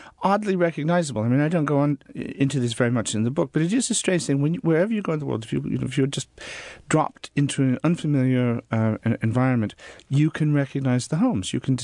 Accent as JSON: {"language": "English", "town": "Des Moines", "region": "Iowa", "country": "United States", "tie": "born or raised there", "moved": "yes", "lives_now": "England, United Kingdom", "said": "You know, I grew up in Des Moines, Iowa. We had salt and pepper on the table. I live in England now."}